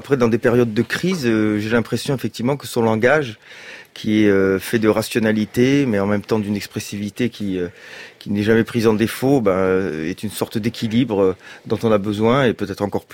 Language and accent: French; Occitanie, France; dans une chapelle qui a bercé mon enfance dans les Hautes-Pyrénées